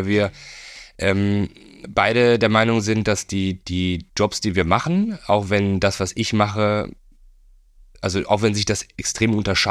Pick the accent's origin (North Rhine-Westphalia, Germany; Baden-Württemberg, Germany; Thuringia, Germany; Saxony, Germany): North Rhine-Westphalia, Germany; Bielefeld; Ich bin aus Bielefeld, genau. Ich bin da geboren und da aufgewachsen auch.